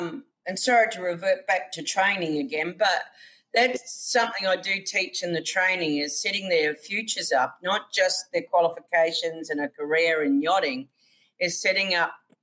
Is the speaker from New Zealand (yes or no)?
yes; New Zealand; now in Australia; I'm a bit of a trader because I'm originally from New Zealand.